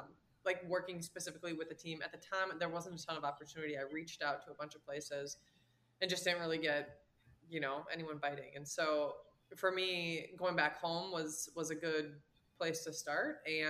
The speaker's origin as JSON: {"language": "English", "region": "Minnesota", "country": "United States", "said": "So I'm from Minnesota."}